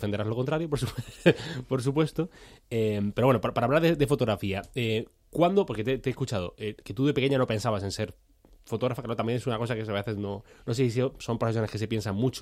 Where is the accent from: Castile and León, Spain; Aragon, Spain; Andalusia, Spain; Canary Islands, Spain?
Andalusia, Spain; Granada; aparte yo soy de Granada, con lo cual a mí que me llueva ya me fastidia.